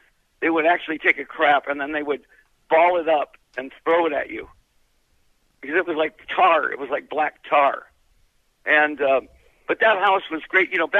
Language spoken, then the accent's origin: English; Detroit, Michigan, United States; Oh, I grew up on White Castles. 12 for a dollar. You know, a staple diet in Arizona. I mean, in Detroit was White Castles, Werner's Ginger Ale, or Stroh's Beer.